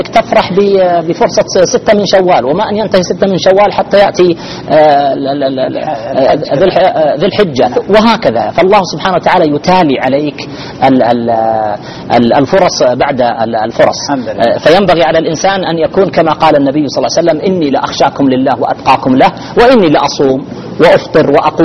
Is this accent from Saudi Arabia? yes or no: yes; Ar Rass, Al-Qassim, Saudi Arabia; لكن القصيم أنا أذكر قبل تقريبا 35 سنة لما بدأت بالوعي، يعني القصيم كانت قريتنا الرس كما كان الناس قبل 100 سنة و200 سنة.